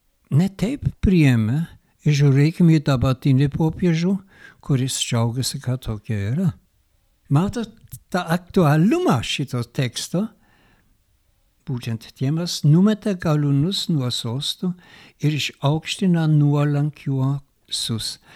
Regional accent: Germany; Lithuanian is a second language; Ir dabar žiūrėkim, ką mes krikščioniai padarėm žydėms istorijoje. Aš kalbu dabar kaip vokietis.

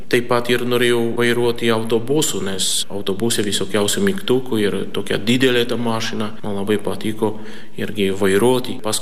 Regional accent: Poland; Lithuanian is a second language; now in Klaipėda, Lithuania; pranciškonas, konventualas. Esu kilęs iš Lenkijos, o dabar dirbu, tarnauju pranciškonų konventualų ordine, būtent Klaipėdoj

